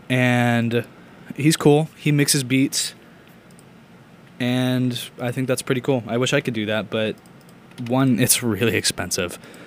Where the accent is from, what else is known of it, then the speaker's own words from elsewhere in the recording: Alabama, United States; Okay, I grew up in Alabama, and I'm going to go back there in about a week.